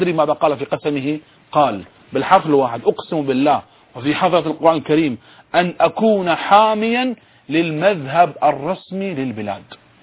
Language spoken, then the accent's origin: Arabic; Bahrain; من حقي أنا كمواطن بحريني أن أعلق كما هو علق على الأحداث في البحرين